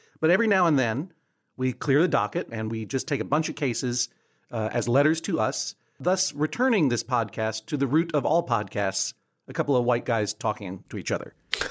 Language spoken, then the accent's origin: English; New England, United States; By the way, I'm from New England.